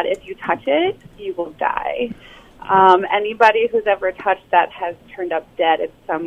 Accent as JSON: {"language": "English", "town": "Iowa City", "region": "Iowa", "country": "United States", "tie": "born or raised there", "said": "Yeah, I grew up in Iowa City, and Black Angel."}